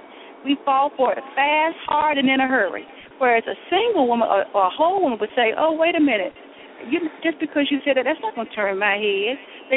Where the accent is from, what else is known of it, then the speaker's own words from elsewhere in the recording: the South, United States; oh, God, they would know that I'm a Southerner. I smile too much, you know.